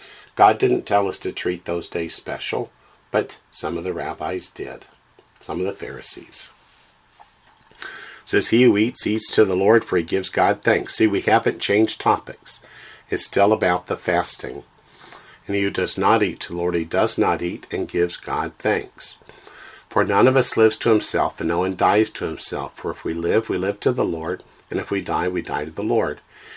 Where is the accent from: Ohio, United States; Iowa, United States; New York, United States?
Ohio, United States; I grew up in Northeast Ohio, In the school systems, we had fish every Friday because the Catholic students were not permitted to have meat on Friday.